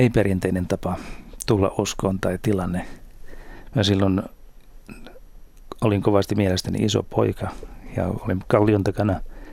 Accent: Otava, South Savo, Finland; Lapsuuteni vietin Mikkelin kupeessa olevassa kylässä, Otavan kylässä. Siellä oli semmoinen kansakoulu, jossa vanhempani toimi opettajina. Ja siellä kasvoin.

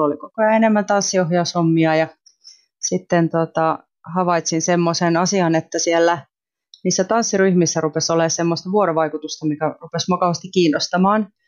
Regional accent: Kenya; mä oon siis lähetyslapsi, mä oon kasvanut Keniassa lähetyskentillä

